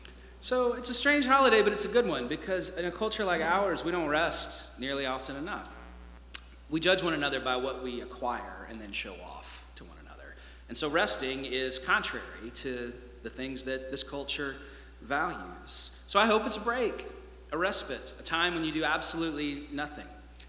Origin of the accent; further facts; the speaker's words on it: United States; now in Canada; I'm an American, and so I used to say that Thanksgiving was the most American of holidays.